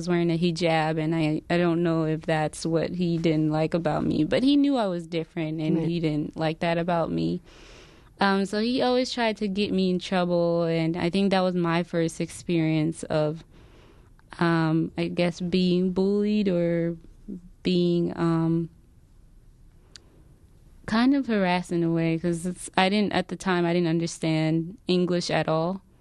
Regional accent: Louisville, Kentucky, United States; now in Milwaukee, United States; I did have a pretty rough time growing up in Louisville, whereas in Milwaukee it's very different.

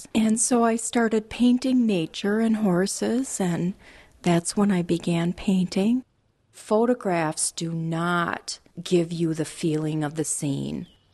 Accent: Watertown, Wisconsin, United States; also born or lived in Beaver Dam; I was born in Beaver Dam, Wisconsin, and grew up in Watertown.

